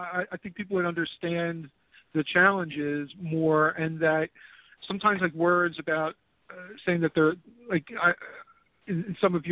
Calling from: Philadelphia, Pennsylvania, United States; Hi, Simon. … calling from Philadelphia.

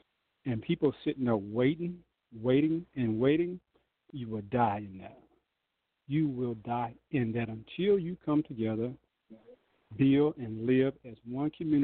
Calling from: Georgia, United States; I'm calling from Georgia.

